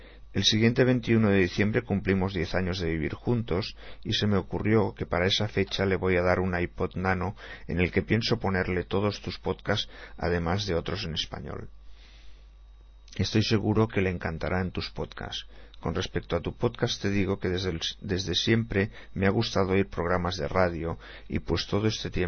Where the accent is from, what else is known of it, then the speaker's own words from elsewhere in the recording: Mexico; moved away as an adult; now in San Diego, United States; Yo soy mexicano y mi esposa es panameña, pero vivimos felizmente en San Diego, California. Tanto ella como yo llegamos a los Estados Unidos cuando ya éramos un poco adultos. Bueno, yo más que ella. Yo ya tenía 25 y ella 18.